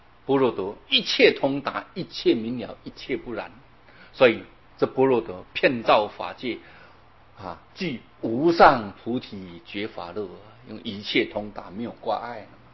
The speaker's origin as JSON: {"language": "Chinese", "country": "Taiwan", "said": "我们一看，嗯，这个好像不是我们台湾人，你一看就看得出来啊。"}